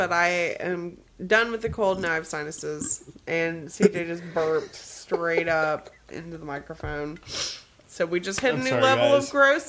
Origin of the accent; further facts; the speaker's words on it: Canada; I am a Canadian.